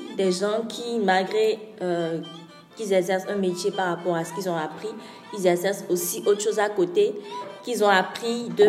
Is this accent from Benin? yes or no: yes; Benin; Je dis oui, que je suis Béninoise.